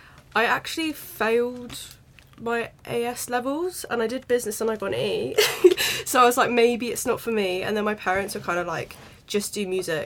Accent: Reading, South East England, United Kingdom; now in Southampton, United Kingdom; I'm actually from Reading. But I'm based in Southampton now because I'm at uni

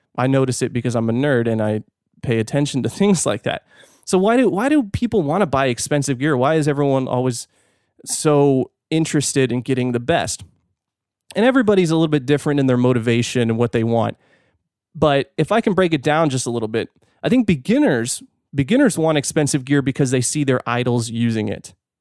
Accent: California, United States; now in Fort Worth, United States; I'm from California. I like it.

